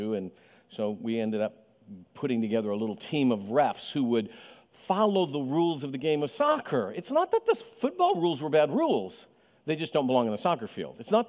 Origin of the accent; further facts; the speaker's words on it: Mexico; I grew up in Mexico